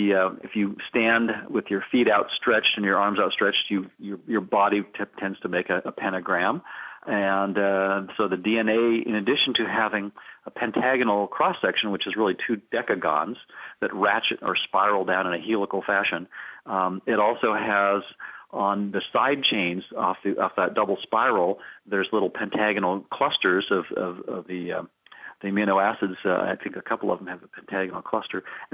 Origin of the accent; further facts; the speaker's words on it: Livermore, California, United States; And when I was in high school, I grew up in Livermore, California